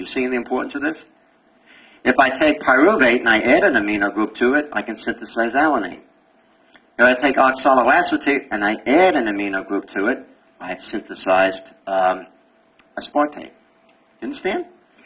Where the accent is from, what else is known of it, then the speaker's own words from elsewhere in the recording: Uniondale, New York, United States; accent: Brooklyn; also born or lived in Brooklyn; Well, I came from Brooklyn. I was born in Prospect Park, 1943. Whoa. And I lived in Uniondale, Long Island, till I was 18. So I can talk Brooklynese anytime I want.